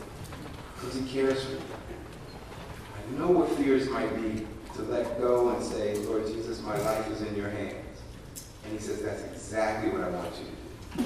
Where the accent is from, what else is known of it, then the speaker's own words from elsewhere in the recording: New York City, New York, United States; I am from New York and grew up in the city. I'm used to the subway and skyscrapers and the bus and moving around like that.